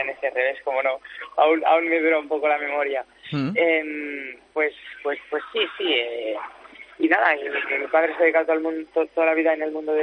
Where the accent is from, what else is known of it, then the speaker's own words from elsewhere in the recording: Girona, Catalonia, Spain; now in Andorra; Yo vivía con mis padres en San Cugat y, bueno, yo soy de Gerona